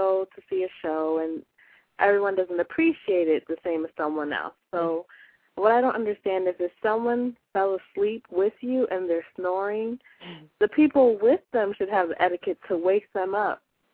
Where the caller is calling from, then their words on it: Cleveland, Ohio, United States; I'm calling from Cleveland, Ohio.